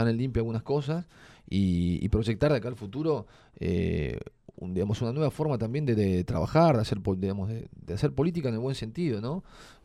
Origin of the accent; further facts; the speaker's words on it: Perito Moreno, Santa Cruz, Argentina; born there; Yo soy nacido acá en Perito Moreno